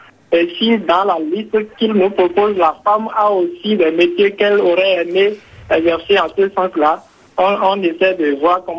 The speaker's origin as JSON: {"language": "French", "country": "Benin", "said": "En Afrique, et plus précisément chez nous au Bénin"}